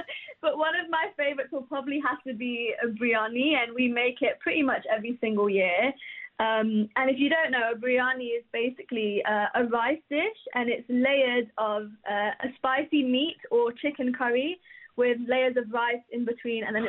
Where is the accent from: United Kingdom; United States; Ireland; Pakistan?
Pakistan; And I'm from Pakistan, which is just one country in South Asia.